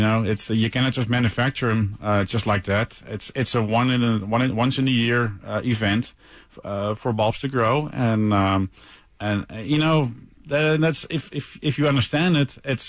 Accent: Netherlands; The area where I grew up in, there's a lot of flower bulb farms.

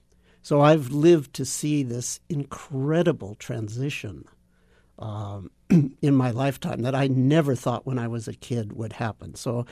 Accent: Los Angeles, California, United States; Well, I grew up in Los Angeles, and when I was in my early teens, I got fascinated with Asian culture by seeing samurai movies.

